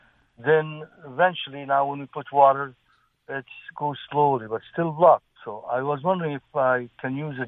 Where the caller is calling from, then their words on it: Montreal, Quebec, Canada; I'm from Cartierville.